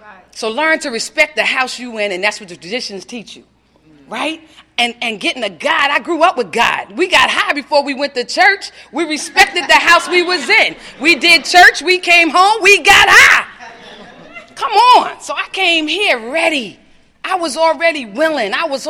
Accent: New York, United States; I come from the New York area, and please, they act like they from the Bahamas, you know, soon come.

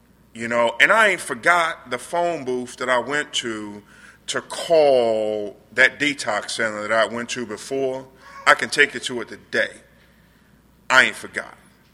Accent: Norfolk, Virginia, United States; I'm from Norfolk, Virginia, and Virginia Beach and all that area, and we used to go crabbing when we were kids

